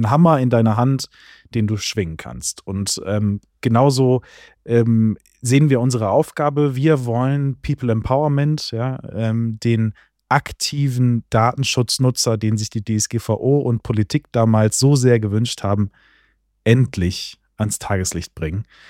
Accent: Wuppertal, North Rhine-Westphalia, Germany; Ich komme aus Wuppertal

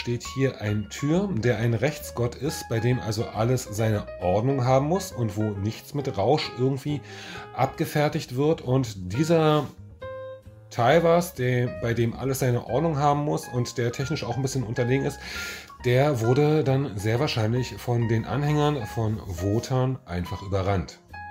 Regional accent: Berlin, Germany; Ich komme aus Berlin.

